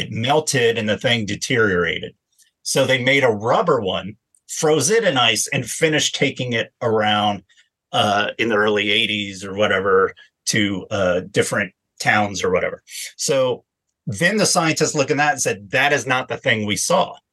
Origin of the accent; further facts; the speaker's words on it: Ohio, United States; So when I was like 7 years old, I'm from Ohio. My parents take me to the Ohio State Fair